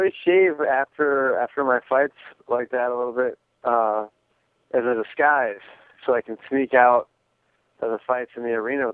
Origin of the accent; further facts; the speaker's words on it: Midwest, United States; good thing I'm from the Midwest and we kind of have a traditional back upbringing